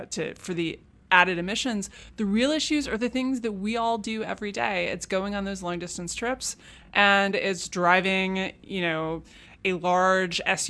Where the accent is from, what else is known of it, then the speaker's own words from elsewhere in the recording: Manhattan, New York, United States; Well, I grew up in Manhattan